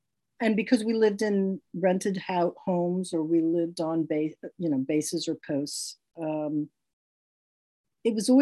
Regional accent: Brooklyn, New York, United States; So our permanent address was always 1529 East 12th Street in Brooklyn.

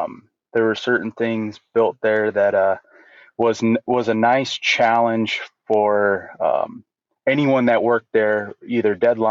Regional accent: Illinois, United States; So I grew up in Central Illinois as a overweight kid that played sports, mostly football, baseball, that sort of thing.

